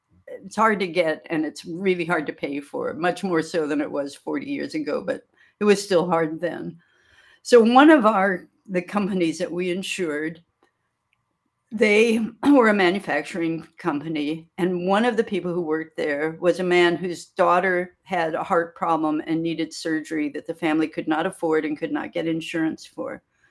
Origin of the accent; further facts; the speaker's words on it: Kansas, United States; I grew up in Kansas, as everyone knows by now